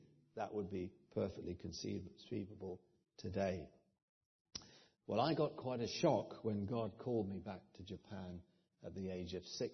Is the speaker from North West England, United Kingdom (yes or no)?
no; Sidmouth, South West England, United Kingdom; Not if you go to my hometown in Sidmouth, everybody's 85 there.